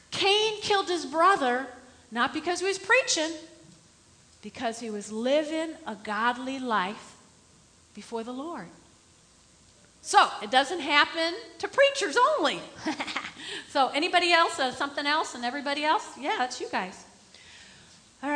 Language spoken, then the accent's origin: English; New Jersey, United States; We grew up in North Jersey, and I only remember one hurricane way back.